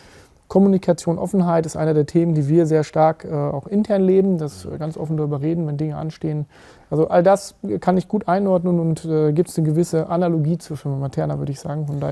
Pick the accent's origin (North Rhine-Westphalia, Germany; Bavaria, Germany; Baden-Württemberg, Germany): North Rhine-Westphalia, Germany; Paderborn; born there; now in Dortmund, Germany; Ich bin ja kein gebürtiger Dortmunder, sondern gebürtiger Paderborner und Ostwestfale.